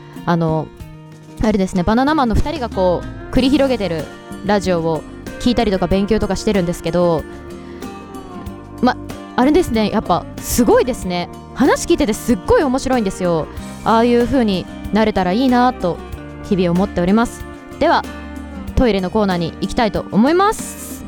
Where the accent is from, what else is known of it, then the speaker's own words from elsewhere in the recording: Shizuoka, Japan; now in Tokyo, Japan; 私静岡県出身で、あの今年こっちの方に、まあ、東京の方に来たんですけど